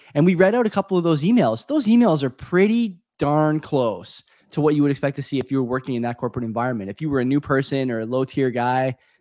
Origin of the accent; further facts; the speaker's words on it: Canada; I'm not going anywhere. We're Canadian.